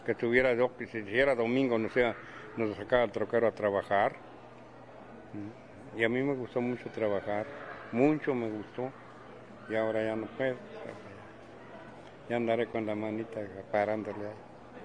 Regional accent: Mexico; Y... somos mexicanos, ¿verdad?

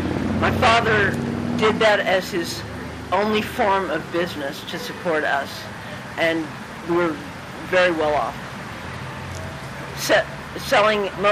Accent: San Diego, California, United States; 1956, La Mesa, California, which is in San Diego County. Which makes me 54.

